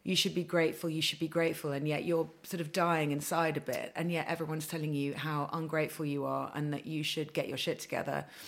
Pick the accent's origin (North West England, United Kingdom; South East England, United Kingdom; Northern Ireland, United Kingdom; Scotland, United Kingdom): South East England, United Kingdom; So in with Mum in Hampshire, and then my dad was in Barbados or in London.